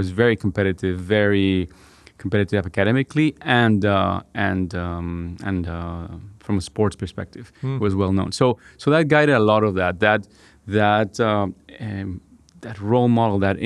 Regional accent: Bogota, Bogotá, Colombia; I was born and raised in Colombia. I was born actually in Bogota, in the center of the city. And my dad's from Santander and my mom is from Antioquia.

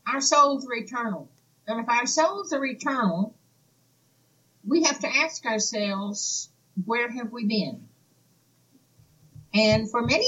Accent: Atlanta, Georgia, United States; born there; also born or lived in Germany; I was born in Atlanta. I've lived overseas for 3 years. I lived in Germany and traveled all over Europe.

